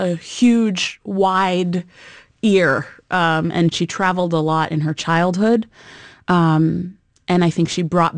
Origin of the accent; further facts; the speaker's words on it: Miami, Florida, United States; I grew up in Miami, Florida.